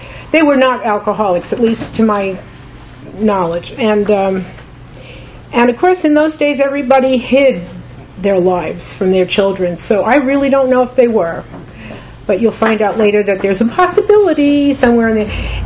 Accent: New York, United States; I am one of two sisters. I was born in New York, and spent the first 12 years of my life in an apartment building.

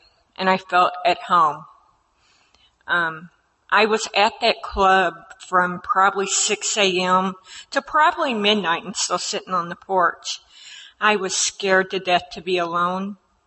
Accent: Franklin, Indiana, United States; I am an alcoholic. I am from Franklin, Indiana. That's a little south of Indianapolis, Indiana.

